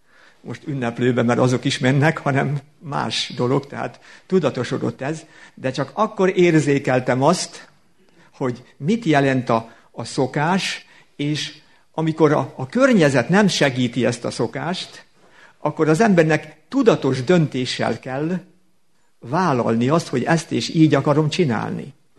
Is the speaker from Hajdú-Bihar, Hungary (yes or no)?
no; Szabolcs-Szatmár-Bereg, Hungary; Kitelepítettek bennünket, aztán itt Szabolcsba egy tanyát kaptunk, és ott nőttem föl a tanyán.